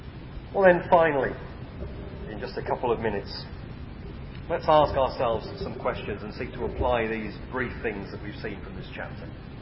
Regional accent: England, United Kingdom; Of course, we're English, or in one or two exceptions, we're Welsh.

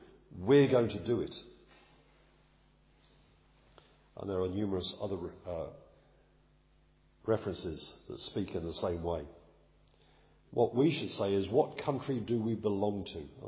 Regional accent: England, United Kingdom; born there; Just as I was born in England, and thus I became a subject of this country

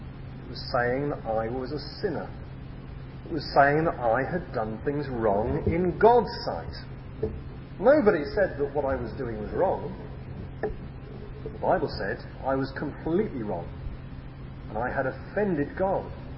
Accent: South East England, United Kingdom; born there; I was born in Sea of Green, which is a small village in Buckinghamshire, not that far from London. I was brought up to go to church.

